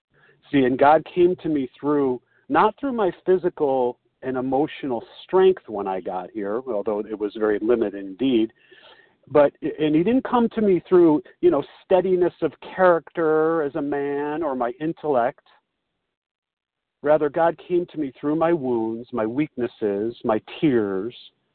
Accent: Chicago, Illinois, United States

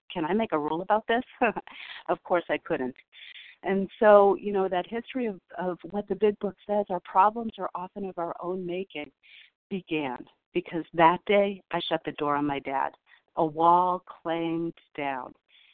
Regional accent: California, United States; born there; I was born in California

